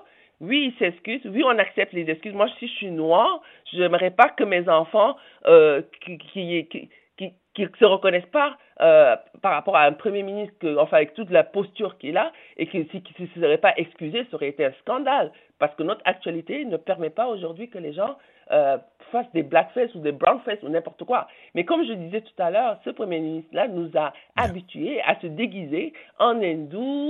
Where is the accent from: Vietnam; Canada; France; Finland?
Canada; Quebec; En tant que Québécoise, je m'interroge aussi là-dessus d'origine africaine.